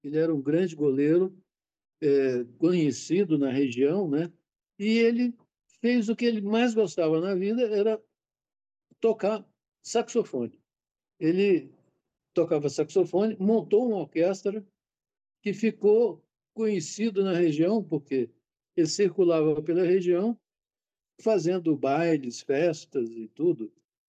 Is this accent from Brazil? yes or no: yes; Patos de Minas, Minas Gerais, Brazil; also born or lived in Patrocínio; você mencionou a minha cidade natal, né? Patrocínio. E eu fiquei lá até um ano de idade, depois meu pai mudou para Patos de Minas, que é uma cidade próxima, porque ele comprou fazendas lá. E ficamos lá de 5 para 6 anos, em Patos.